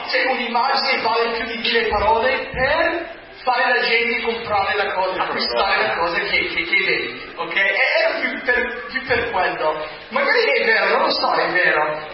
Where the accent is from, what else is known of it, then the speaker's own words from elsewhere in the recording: United States; perché sono americano, non ci capisco